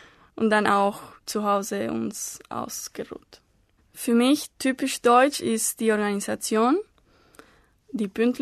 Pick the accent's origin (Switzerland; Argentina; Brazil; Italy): Argentina; Córdoba; born there; German is a second language; now in Buenos Aires, Argentina; Ich komme aus Argentinien. Ich bin in Córdoba geboren, aber im Moment wohne ich in Buenos Aires. Und ich bin in 1995 geboren.